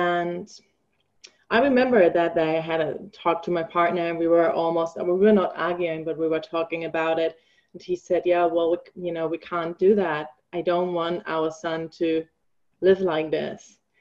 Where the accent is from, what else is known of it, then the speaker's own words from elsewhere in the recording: Germany; English is a second language; now in New Zealand; I say, because I'm originally from Germany.